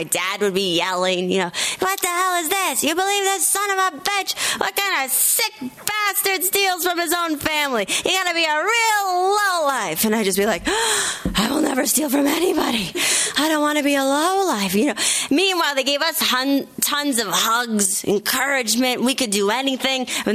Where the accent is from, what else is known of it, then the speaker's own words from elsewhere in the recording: California, United States; I'm from California. If we had this, it'd be like, school's closed.